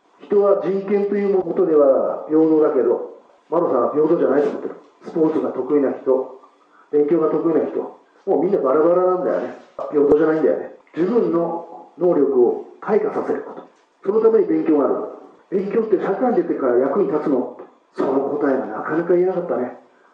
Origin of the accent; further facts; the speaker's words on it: Mito, Ibaraki, Japan; 茨城県水戸市には、私の地元には県民図書館っていう大きな図書館があります。